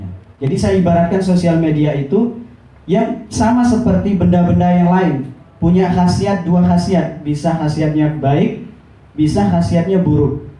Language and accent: Indonesian; West Nusa Tenggara, Indonesia; now in Malang, Indonesia; saya asli Lombok. Cuman sejak 7 tahun lalu saya tinggal di Malang, kuliah, dan sekarang kerja di situ.